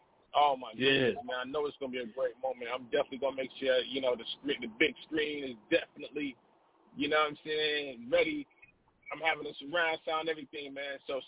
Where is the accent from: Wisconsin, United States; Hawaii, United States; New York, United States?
New York, United States; Rochester; So I'm close to Buffalo, which is, Rochester, New York